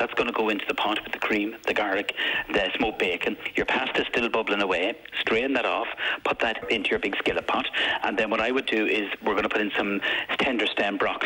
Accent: Cavan, Ulster, Ireland; and I'm from Cavan, we can just about speak English up here.

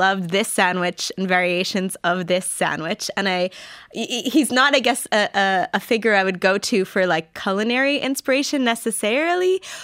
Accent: Canada; I'm from Canada

